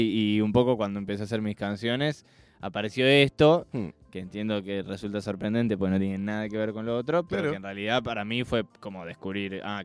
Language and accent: Spanish; Buenos Aires, Argentina; yo nací y viví en Boedo hasta los 17